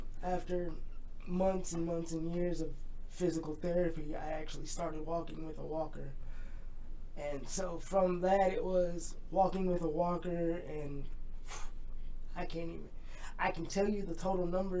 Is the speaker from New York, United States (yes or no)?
no; Alaska, United States; also born or lived in Seattle, United States; Originally, I'm not originally from here, by the way.